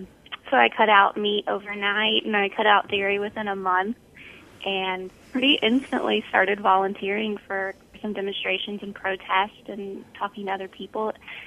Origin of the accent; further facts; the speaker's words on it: Kentucky, United States; I grew up in the South in Kentucky with a very Southern family.